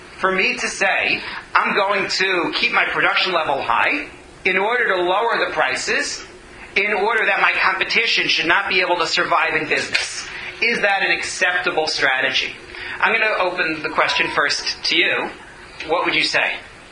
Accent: United States; Now, I'm an American, and as an American, I come from a society that is joyfully capitalist

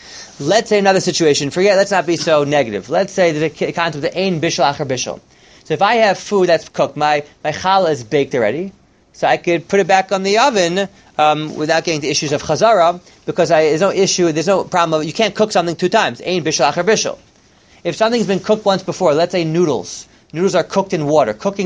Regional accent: Teaneck, New Jersey, United States; So I remember growing up in Teaneck

